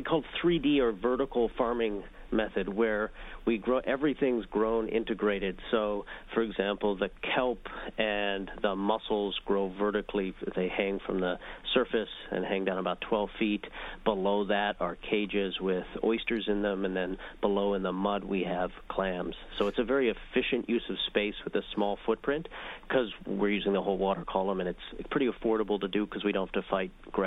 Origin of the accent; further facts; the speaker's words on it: Newfoundland and Labrador, Canada; I'm born and raised in Newfoundland, Canada